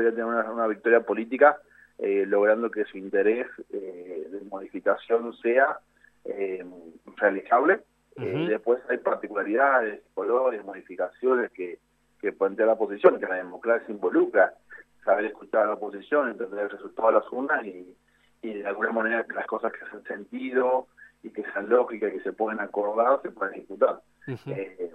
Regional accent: Argentina; a nosotros como argentinos

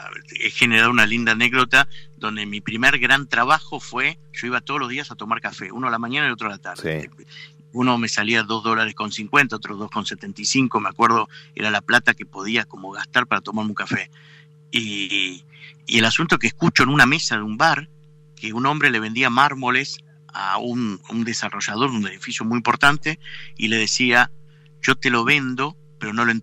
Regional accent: Buenos Aires, Argentina; No, la Argentina no era un país donde se instalaba mármol, más en capital, de donde yo venía.

